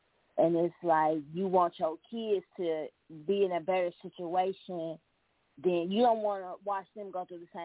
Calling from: Milwaukee, Wisconsin, United States; I'm calling from Milwaukee.

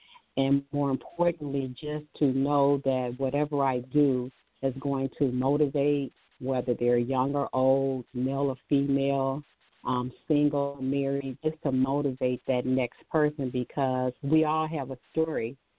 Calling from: Michigan, United States; I am calling from Michigan.

